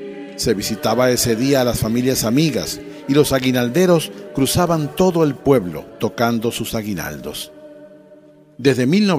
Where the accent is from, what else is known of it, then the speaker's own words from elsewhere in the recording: Cabudare, Lara, Venezuela; Mi pueblo celebraba la Navidad con alegría, espiritualidad y humanidad. Hoy, solo los recuerdos, añoranzas, nos hacen pensar en los paisanos que construyeron ese Cabudare entregado a la hermandad, amistad y sano compartir.